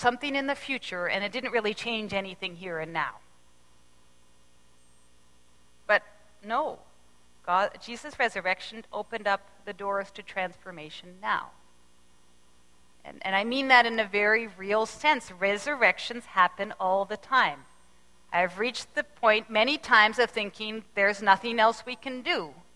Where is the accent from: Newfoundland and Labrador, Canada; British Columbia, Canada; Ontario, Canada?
Ontario, Canada; I come from Southern Ontario, and in my memory, winters always seemed eternally long.